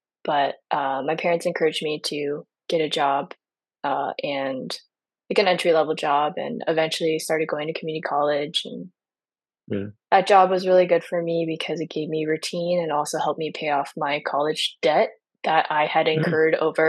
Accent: United States; So I am Chinese American. My parents are not immigrants. My grandparents are. Mm-hmm. So my parents were raised in the States. I was raised in the States.

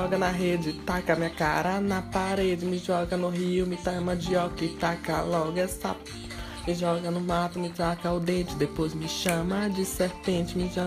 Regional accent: Bahia, Brazil; eu sou da Bahia.

